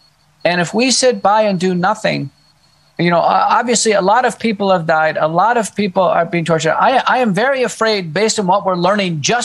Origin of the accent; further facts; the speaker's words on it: Texas, United States; also born or lived in Buffalo, New York; Yeah, I am. I grew up here as a kid.